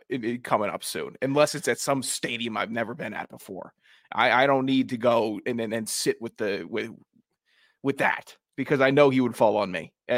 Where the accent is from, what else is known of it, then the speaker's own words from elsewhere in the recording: Virginia, United States; I'm from Loudoun.